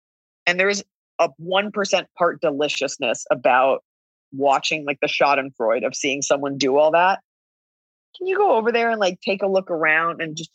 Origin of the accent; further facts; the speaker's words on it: Texas, United States; We're both from Texas.